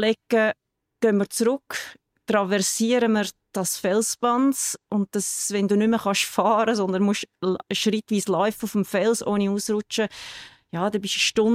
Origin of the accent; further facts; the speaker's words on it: Saxony, Germany; Also ich bin in Sachsen aufgewachsen, zusammen mit zwei Schwestern.